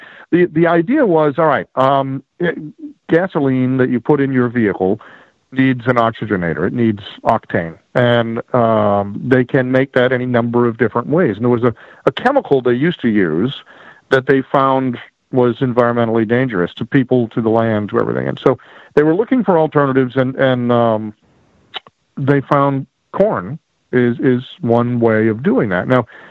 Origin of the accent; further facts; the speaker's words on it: Maine, United States; now in Washington, D.C., United States; I grew up in Maine, so when I was a kid, you would see these huge blizzards.